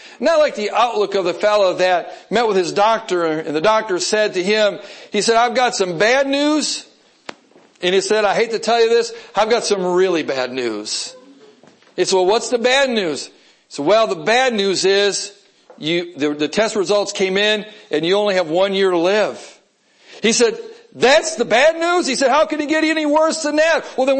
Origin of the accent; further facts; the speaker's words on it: Wisconsin, United States; also born or lived in Kentucky; growing up in Wisconsin and living then in Kentucky for a while, thinking about the prospect of seeing the Statue of Liberty